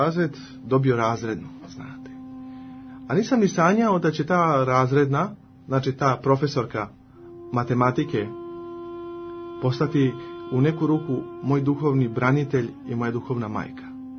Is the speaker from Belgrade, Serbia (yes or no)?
yes; Belgrade, Serbia; budući da sam odrastao ovdje u Beogradu